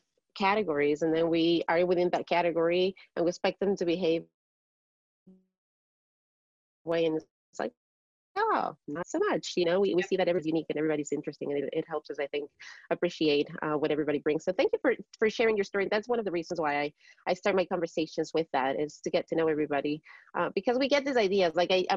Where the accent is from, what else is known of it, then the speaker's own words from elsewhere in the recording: Ecuador; English is a second language; moved away as an adult; now in United States; I'm from Ecuador, and when I first arrived to this country